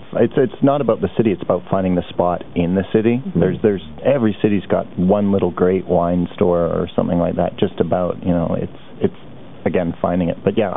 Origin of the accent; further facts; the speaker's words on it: Kamloops, British Columbia, Canada; When I was growing up, I grew up in Kamloops, where I don't know if they actually have wine